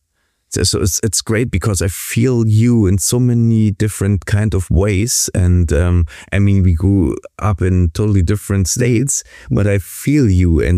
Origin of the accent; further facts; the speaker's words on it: Berlin, Germany; I told you I'm born and raised in Berlin.